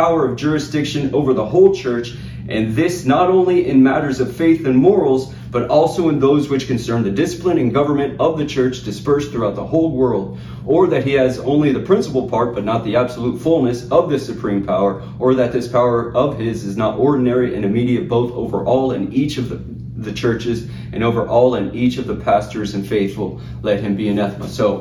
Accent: Texas, United States; I pronounce it ex cathedra because I'm a Texan, okay?

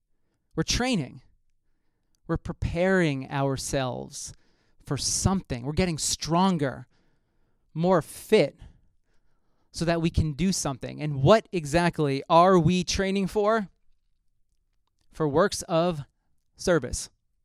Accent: Somers, United States; I attended ASO when I was growing up in Somers.

